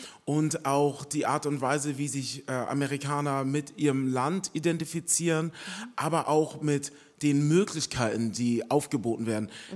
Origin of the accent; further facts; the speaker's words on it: Germany; born there; ich bin in den 80ern in Deutschland geboren